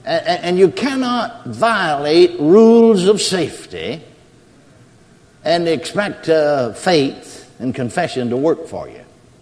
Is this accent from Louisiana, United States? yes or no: no; McKinney, Texas, United States; born or raised there